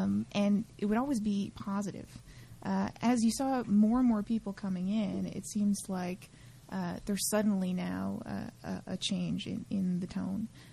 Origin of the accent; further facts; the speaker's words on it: St. John's, Newfoundland and Labrador, Canada; because I grew up in St. John's